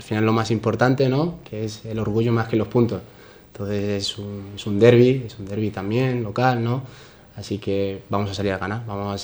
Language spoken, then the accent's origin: Spanish; Alicante, Valencian Community, Spain; Yo soy de Alicante, yo soy aficionado del Hércules